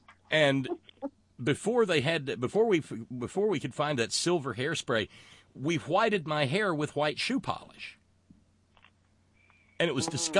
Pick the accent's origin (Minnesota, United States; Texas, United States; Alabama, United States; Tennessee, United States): Alabama, United States; But even growing up in Alabama, I don't recall anybody ever in the schools I went to doing blackface.